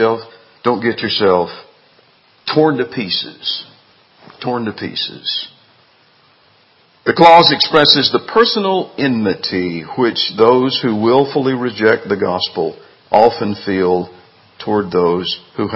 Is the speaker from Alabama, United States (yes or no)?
yes; Alabama, United States; I like NASCAR. Can you imagine that? I'm from Alabama.